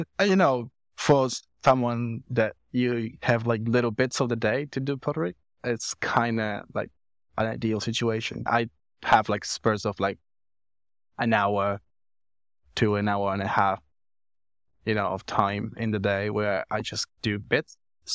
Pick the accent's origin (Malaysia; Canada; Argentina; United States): Argentina; So I was in Buenos Aires in Argentina. I'm originally from Argentina.